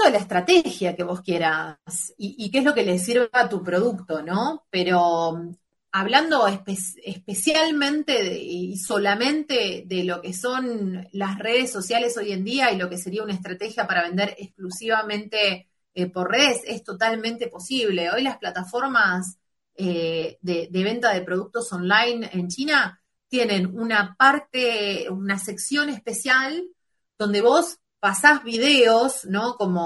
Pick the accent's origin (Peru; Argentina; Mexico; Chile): Argentina; moved away; Acá como argentina que lleva varios años por estos lados, a veces me pasa que digo que soy de Argentina